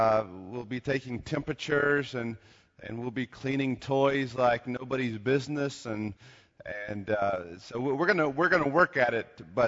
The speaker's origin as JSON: {"language": "English", "region": "Tennessee", "country": "United States", "said": "I'm from East Tennessee. I forgot that there are places under curfew."}